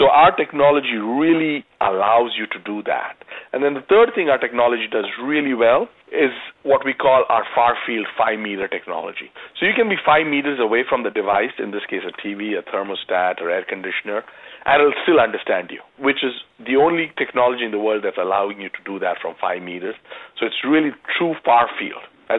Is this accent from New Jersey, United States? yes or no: no; California, United States; I'm being from California. I've had an opportunity to play once at Pebble Beach